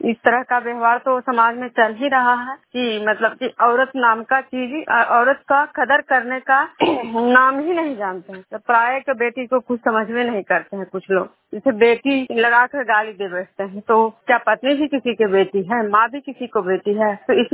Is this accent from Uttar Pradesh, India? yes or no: no; Nalanda, Bihar, India